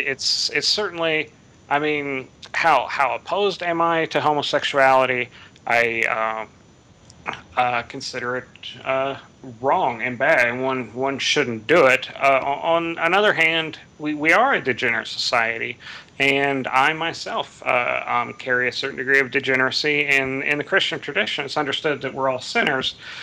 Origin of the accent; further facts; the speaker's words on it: Midwest, United States; Even within a country that varies, like I'm from the Midwest